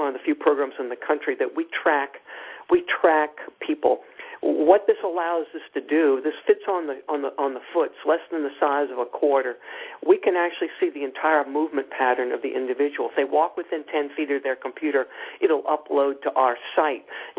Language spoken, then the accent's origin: English; New Orleans, Louisiana, United States; I do regularly on CBS, affiliated in my hometown, New Orleans